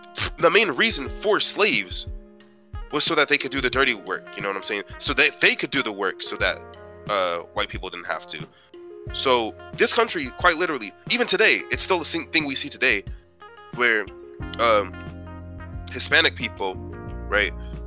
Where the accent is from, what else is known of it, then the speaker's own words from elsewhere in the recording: DR Congo; because I'm from the Congo. I'm African, Democratic Republic of Congo.